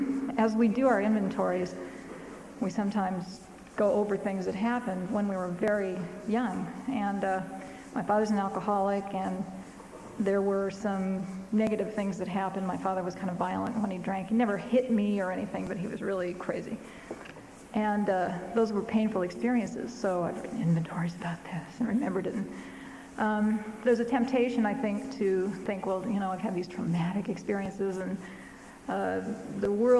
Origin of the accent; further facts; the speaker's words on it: Midwest, United States; born there; Anyway, I'm not a Los Angeles native. I was born in the Midwest.